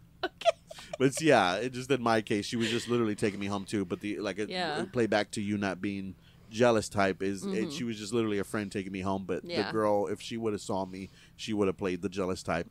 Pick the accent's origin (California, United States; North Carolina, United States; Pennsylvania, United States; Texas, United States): Texas, United States; Houston; I grew up in Houston elementary, middle school, but I went to high school in a smaller town, in a little country town, 5,000 people.